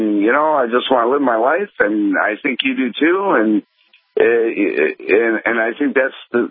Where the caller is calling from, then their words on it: Michigan, United States; I'm calling from Michigan.